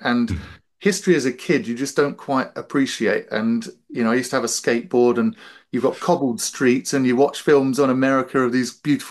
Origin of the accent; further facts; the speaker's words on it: Colchester, East of England, United Kingdom; because I grew up in Colchester, which is England's oldest recorded town